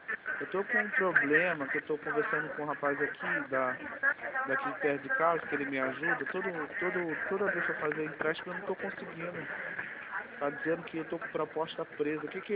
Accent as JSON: {"language": "Portuguese", "region": "Rio de Janeiro", "country": "Brazil", "tie": "born there", "said": "Eu sou de Cosmo, em Rio de Janeiro."}